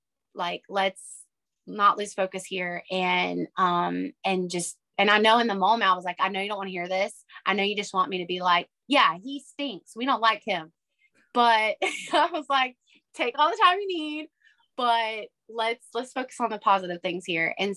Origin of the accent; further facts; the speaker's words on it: Southern United States, United States; because we grew up, you know, in the Bible Belt. We grew up in the South